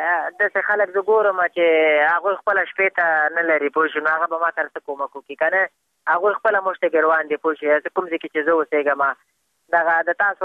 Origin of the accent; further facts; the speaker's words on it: Afghanistan